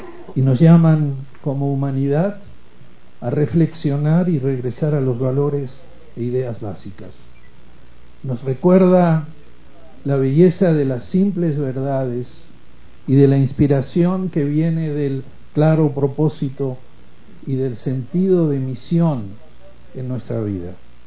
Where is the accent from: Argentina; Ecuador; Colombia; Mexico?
Mexico; Y ese es el reconocimiento a nuestras mujeres como mexicanos de fe judía.